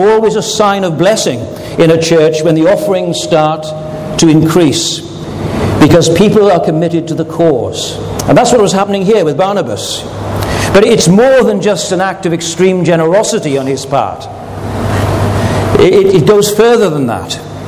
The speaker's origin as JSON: {"language": "English", "region": "Wales", "country": "United Kingdom", "said": "And I come from Wales, the South Wales valleys, the coal mining valleys."}